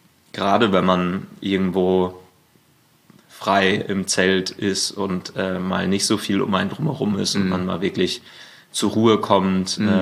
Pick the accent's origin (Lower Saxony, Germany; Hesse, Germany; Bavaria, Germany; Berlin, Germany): Berlin, Germany